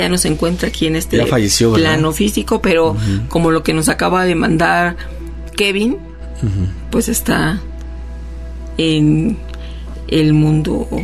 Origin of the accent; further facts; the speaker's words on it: Valle de Chalco, State of Mexico, Mexico; soy de Valle de Chalco y siempre los estoy escuchando